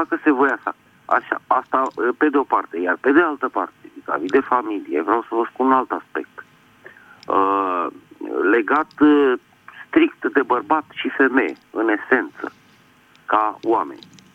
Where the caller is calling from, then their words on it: Bucharest, Romania; din București.